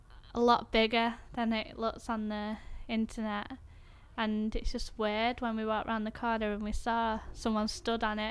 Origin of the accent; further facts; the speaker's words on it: Warrington, North West England, United Kingdom; I'm 18 years old and I'm from Warrington.